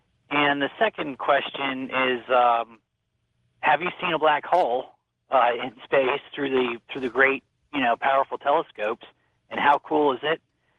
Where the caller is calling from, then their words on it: Cape Coral, Florida, United States; I'm calling from Cape Coral, Florida.